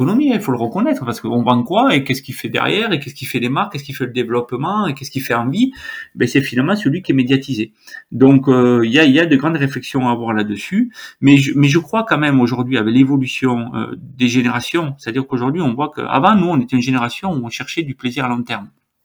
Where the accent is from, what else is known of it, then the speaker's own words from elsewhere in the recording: Occitanie, France; Moi, je suis du Tarn